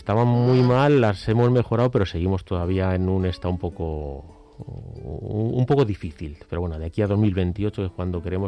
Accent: Fresnedilla de la Oliva, Community of Madrid, Spain; siempre he pensado en vivir en mi pueblo, que es en donde he nacido y donde me ha gustado vivir siempre y mantener la vida allí.

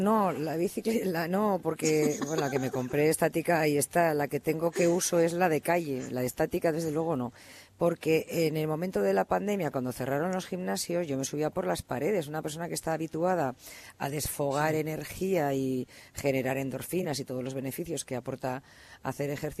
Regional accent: Estella, Navarre, Spain; la falta de no estar en Estella en mi pueblo, de no ver a mis hermanos, de no ver a mi familia

